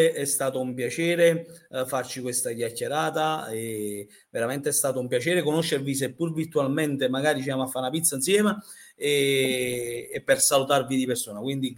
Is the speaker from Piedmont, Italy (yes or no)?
no; Naples, Campania, Italy; io sono napoletano anomalo